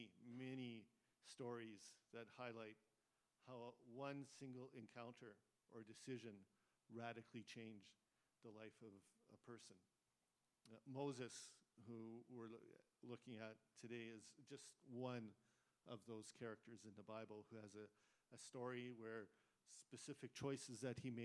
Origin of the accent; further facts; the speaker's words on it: Abbotsford, British Columbia, Canada; I'm from Abbotsford, B.C. I grew up there. The Lord sent me out 37 years ago.